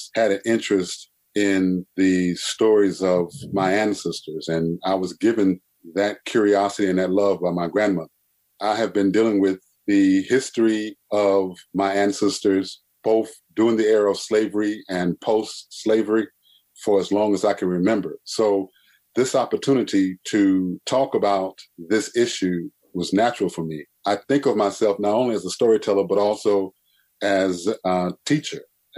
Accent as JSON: {"language": "English", "town": "Mobile", "region": "Alabama", "country": "United States", "tie": "born or raised there", "also_born_or_lived": "Mississippi", "said": "I grew up in Mississippi and Mobile, Alabama. So, you know, you can't get any more South than Mississippi and Alabama, I don't think."}